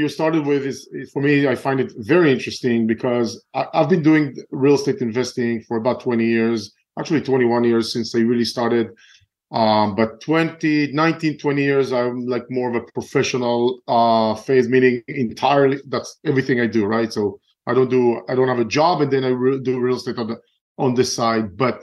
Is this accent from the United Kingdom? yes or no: no; Israel; moved away as an adult; now in United States; No, originally from Israel. I grew up in Israel and I moved to the States almost just about 20 years ago.